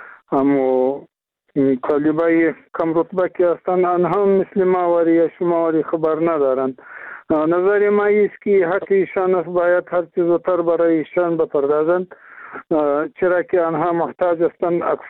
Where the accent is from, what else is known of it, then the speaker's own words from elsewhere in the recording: Afghanistan; ما افغان هستیم